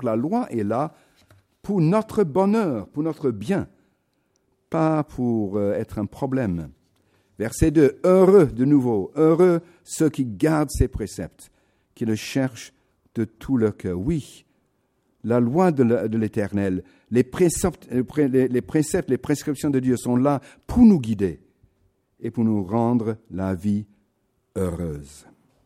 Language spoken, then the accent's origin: French; England, United Kingdom; French is a second language; là en Angleterre, dans mon pays natal, où à 7 ans on chantait déjà